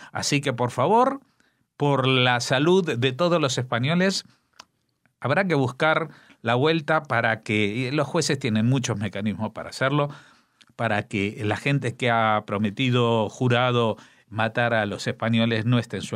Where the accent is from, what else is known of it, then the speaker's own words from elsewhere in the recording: Argentina; accent: Argentine; aunque yo lo voy a leer con mi acento argentino, pero simplemente es algo que necesito hacer.